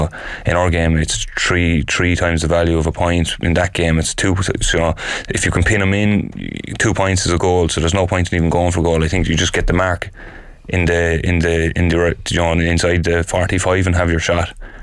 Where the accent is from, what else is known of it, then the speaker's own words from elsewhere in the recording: Ireland; as Irish players, as an Irish forward, my psyche is, when I get the ball, the first thing I think about is, can I get a goal out of this?